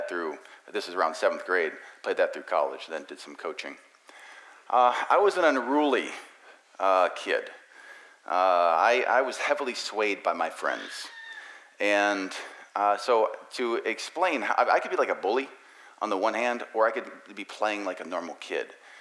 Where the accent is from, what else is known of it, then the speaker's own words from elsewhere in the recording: Troy, Ohio, United States; born there; But I was born in Troy, Ohio. I do know that.